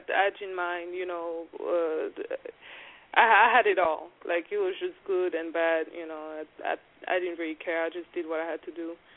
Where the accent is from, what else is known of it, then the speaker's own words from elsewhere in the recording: Paris, Île-de-France, France; now in United States; I was born and raised in Paris, so I'm very bilingual